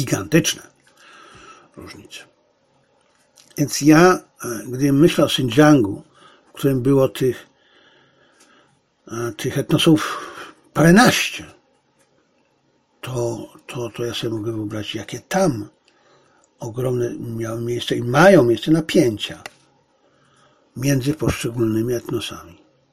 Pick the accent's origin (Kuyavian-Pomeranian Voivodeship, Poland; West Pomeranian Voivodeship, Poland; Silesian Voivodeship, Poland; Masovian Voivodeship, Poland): Silesian Voivodeship, Poland; Zabrze; born there; ja się urodziłem w Zabrzu w 50 roku, a w 45 jeszcze to miasto nazywało się Hindenburg. To było miasto graniczne między Rzeszą Niemiecką a Polską. Po stronie niemieckiej.